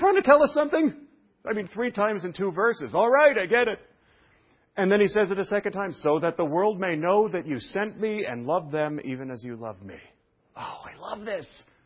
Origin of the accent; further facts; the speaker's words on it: New York, United States; When I was raised in Jewish New York, I've heard this 1,000 times.